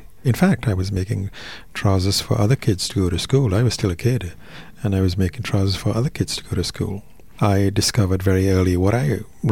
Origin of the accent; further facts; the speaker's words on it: Trinidad & Tobago; I'm West Indian, you know. I'm from Trinidad.